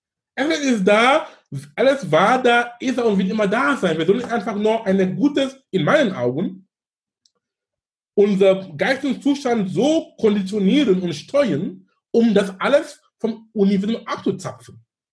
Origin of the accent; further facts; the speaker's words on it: Cameroon; In Frankfurt oder in Hamburg oder in Kamerun, wo ich herkomme, oder in Indien, es ist egal.